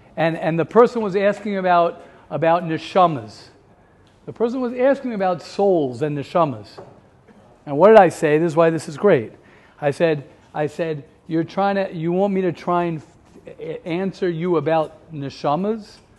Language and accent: English; Baltimore, Maryland, United States; born there; Well, I said I was born in Baltimore. My mother was born in Baltimore. My grandmother was born in Baltimore.